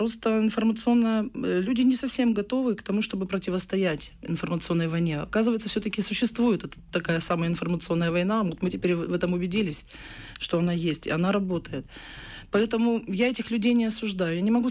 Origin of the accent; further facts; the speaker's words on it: Kerch, Crimea, Ukraine; also born or lived in Simferopol; Я родилась в городе Симферополь, я выросла в городе Керчи и проживала вот до воскресенья там.